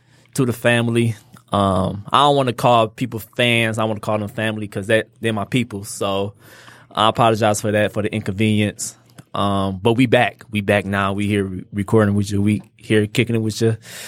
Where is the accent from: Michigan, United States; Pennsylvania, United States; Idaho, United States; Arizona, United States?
Michigan, United States; Detroit; Especially, we grew up in Detroit. You know, it's some people be dead or in jail by 25.